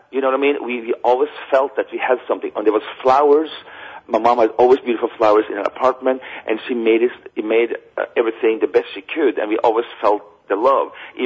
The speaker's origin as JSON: {"language": "English", "country": "Norway", "tie": "born or raised there", "said": "And, you know, growing up in Norway, we don't have palm trees"}